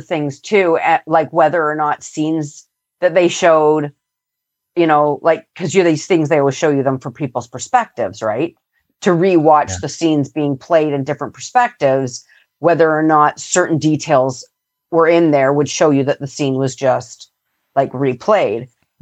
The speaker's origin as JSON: {"language": "English", "region": "England", "country": "United Kingdom", "said": "I'm English, so I can say that."}